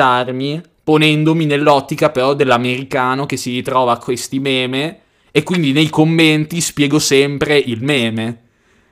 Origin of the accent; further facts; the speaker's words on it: Bologna, Emilia-Romagna, Italy; visto che non nascondo nella pagina che sono di Bologna